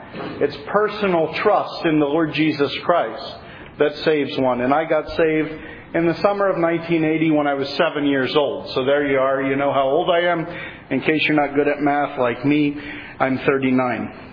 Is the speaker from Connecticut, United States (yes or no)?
no; Reading, Pennsylvania, United States; I'm from Reading, Pennsylvania.